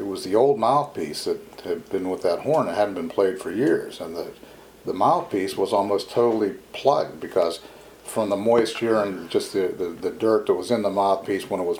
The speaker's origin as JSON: {"language": "English", "town": "Butler", "region": "Pennsylvania", "country": "United States", "tie": "born or raised there", "said": "Well, I grew up in Butler. I was born and raised in Butler."}